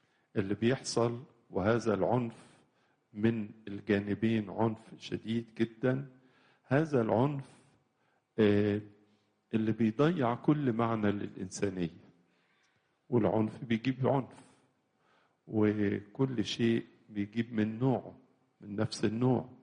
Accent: Egypt; لنا كمصريين، إن على أرض بلادنا

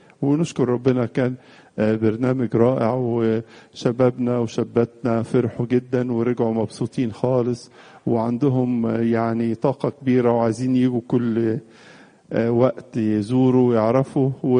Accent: Egypt

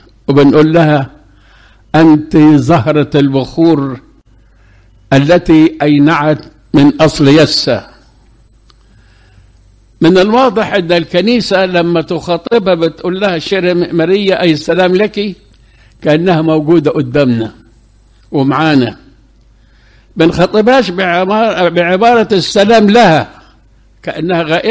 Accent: Egypt; ونحن كمصريين نحب العذراء

